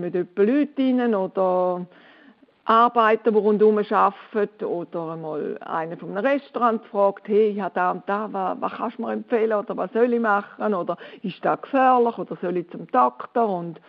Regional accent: Switzerland; now in Cologne, Germany

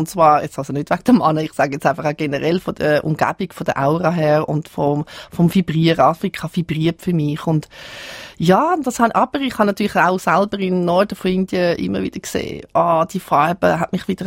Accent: Switzerland; nicht in einer Hektik, wie wir das bei uns in der Schweiz erleben

